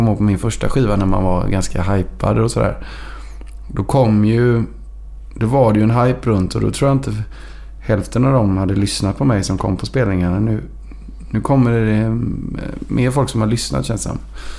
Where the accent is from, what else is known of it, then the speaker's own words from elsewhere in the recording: Gothenburg, Västra Götaland County, Sweden; born there; also born or lived in Mjölby; Jag vet inte hur många jag har bott på Göteborg, men jag föddes på Olivdalsgatan i Göteborg.